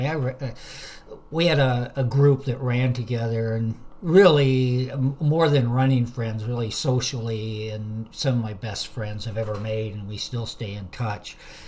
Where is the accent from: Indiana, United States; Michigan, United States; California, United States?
California, United States; Oh, originally north coast of California, Humboldt County. It's a born and raised on the coast, about 100 miles south of Oregon, right on the coast.